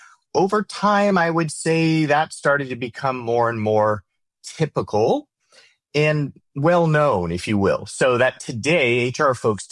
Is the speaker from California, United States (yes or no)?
yes; San Diego, California, United States; I'm from San Diego, and that's where his company was based. So I got to go home a ton and see my parents.